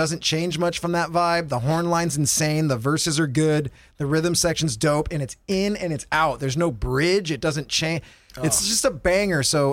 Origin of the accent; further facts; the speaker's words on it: Huntington Beach, California, United States; Daddy and I grew up in Huntington Beach since we were real young kids.